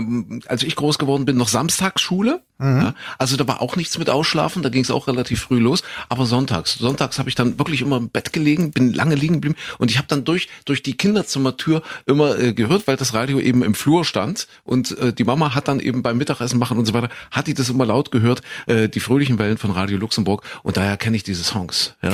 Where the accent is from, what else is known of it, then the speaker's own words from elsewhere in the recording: Köthen, Saxony-Anhalt, Germany; ich bin ja groß geworden in Sachsen-Anhalt in Kuhköthen